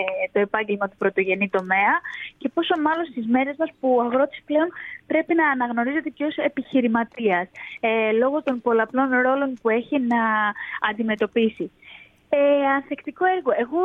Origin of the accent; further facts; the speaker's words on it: Chios, North Aegean, Greece; Ήθελα πάρα πολύ να γυρίσω στη Χίο, στο νησί μου